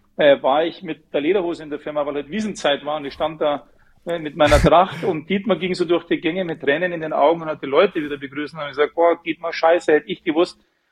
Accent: Munich, Bavaria, Germany; als Münchner

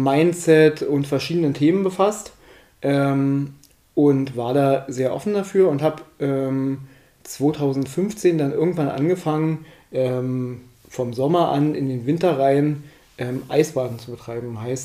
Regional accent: Lusatia, Germany; bin stolzer Lausitzer Papa und ja, bin ja eigentlich in der Lausitz schon immer verwurzelt.

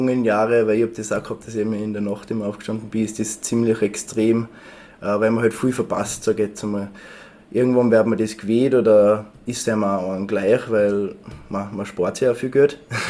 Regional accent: Tyrol, Austria; Also ich wollte dann was typisches Tirolerisches bringen natürlich, weil das auch meine Heimat ist und jeder Tiroler ist wahrscheinlich ein bisschen heimatverbunden.

